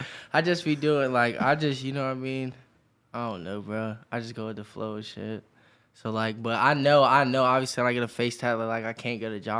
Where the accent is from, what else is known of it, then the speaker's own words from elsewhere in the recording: Waynesboro, Pennsylvania, United States; I'm from Waynesboro, PA, so that's like... Yeah, it's far as shit from everything.